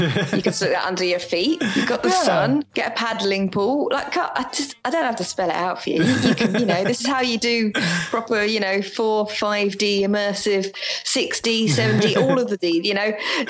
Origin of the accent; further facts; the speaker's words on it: United Kingdom; hi, yes, we're British. We're now going to complain about the 2 days of sun we have in the entire year.